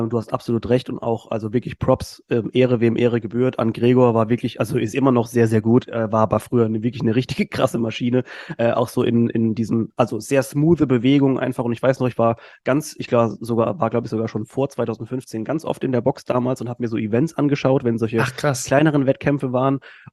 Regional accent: Mannheim, Baden-Württemberg, Germany; wissen, ich bin Mannheimer.

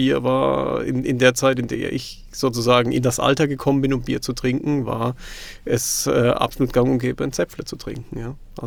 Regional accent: Baden-Württemberg, Germany; born there; accent: Kurpfalz; Hört man wahrscheinlich schon an meinem noch leichten kurpfälzischen Singsang, den ich mit drin habe. Ich komme aus dem Nordbadischen gebürtig

